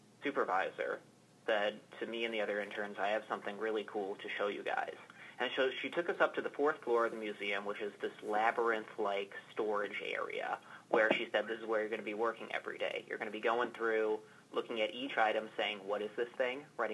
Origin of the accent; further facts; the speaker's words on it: Chicago, Illinois, United States; I grew up in Chicago